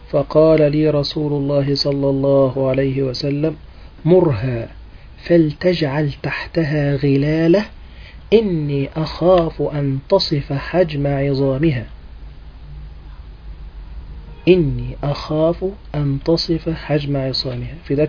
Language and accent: Arabic; Egypt; والحاجات اللي احنا مشهورين بها في مصر عندنا